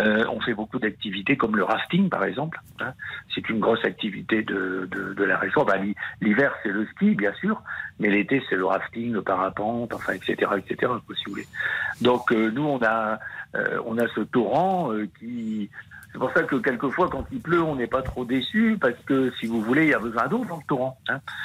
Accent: Hauts-de-France, France; je suis originaire du Nord et ça fait 12 ans que nous habitons ici avec mon épouse.

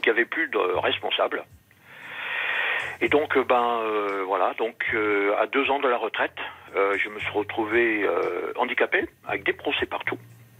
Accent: Réunion, France; je suis né en France, mais j'ai vécu 20 ans à La Réunion.

